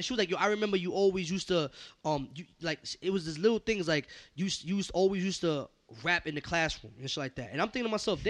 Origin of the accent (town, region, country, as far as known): New York City, New York, United States; born or raised there